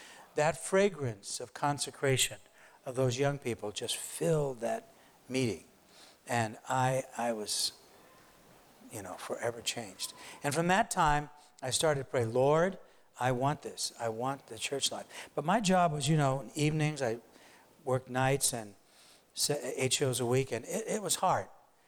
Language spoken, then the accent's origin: English; St. Louis, Missouri, United States; she would visit all the groups around my hometown of St. Louis.